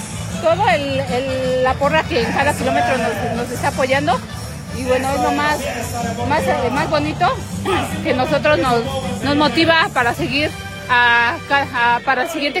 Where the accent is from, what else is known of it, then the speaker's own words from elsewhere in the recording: Toluca, State of Mexico, Mexico; Pues saludos a todos los de mi tierra, de mi estado, Toluca